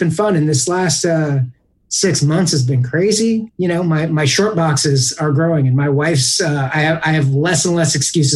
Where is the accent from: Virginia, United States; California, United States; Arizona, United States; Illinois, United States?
California, United States; I'm from Northern California.